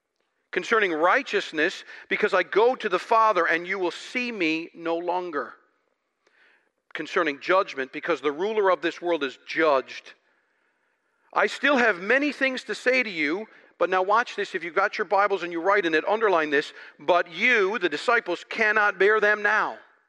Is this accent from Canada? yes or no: yes; Newfoundland and Labrador, Canada; Newfoundland is my island. I love it with all my heart.